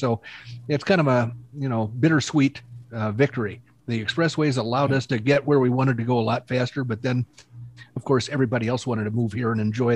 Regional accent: Oklahoma, United States; born there; And remember, I'm Southern born and bred. So I grew up in Oklahoma, or not grew up, but I was born in Oklahoma, not that far south from you.

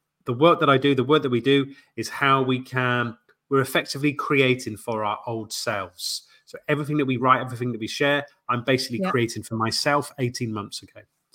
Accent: Poole, South West England, United Kingdom; I mean, I am from Poole. Poole is home.

